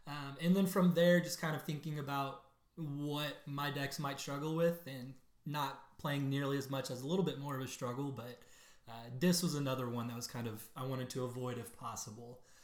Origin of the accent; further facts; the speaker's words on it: Lexington, Kentucky, United States; I'm from the Lexington, Kentucky community here